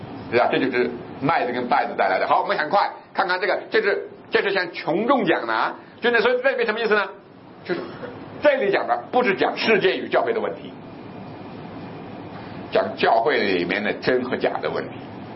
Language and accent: Chinese; Northwest China, China; 就像我们西北人的窑洞啊，西北人的说成窑洞里面比它差不多的一个规模